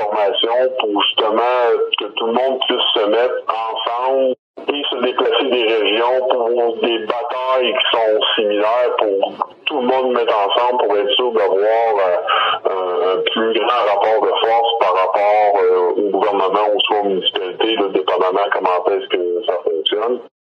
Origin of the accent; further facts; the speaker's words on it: Sorel-Tracy, Quebec, Canada; Moi, je viens du Québec. Je suis de la région de Sorel-Tracy.